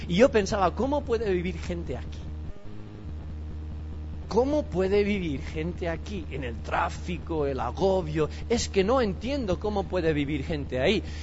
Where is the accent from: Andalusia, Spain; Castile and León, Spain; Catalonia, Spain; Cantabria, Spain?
Castile and León, Spain; Rubena; also born or lived in Chicago, United States; La primera vez que andé por las calles de Chicago, porque en mi pueblo, cuando pasabas una persona, le mirabas y decías hola. Así se hacía en Rubena.